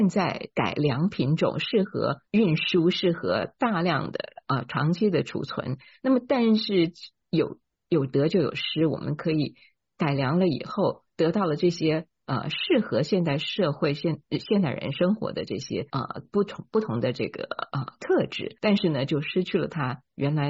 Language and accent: Chinese; Taiwan; 我在台湾长大，那台湾有很多的所谓的台地茶都是灌木的啊